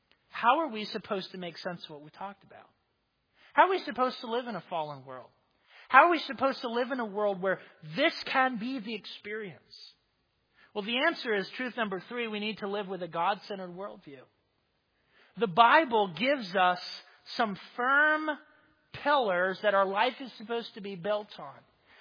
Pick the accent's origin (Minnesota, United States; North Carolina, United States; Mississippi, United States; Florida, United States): Florida, United States; I'm from Florida. Lots of people live on the beach in Florida.